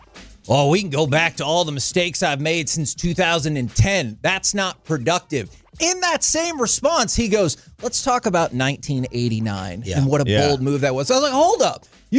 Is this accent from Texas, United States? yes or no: yes; Texas, United States; I grew up. I was born and raised in the Metroplex.